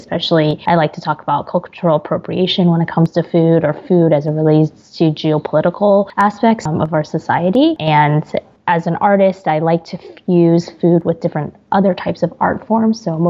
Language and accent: English; New York, United States; also born or lived in Shanghai, China; I'm Chinese American. I'm technically first generation. I was born in Shanghai, but I moved to the States, New York, when I was three.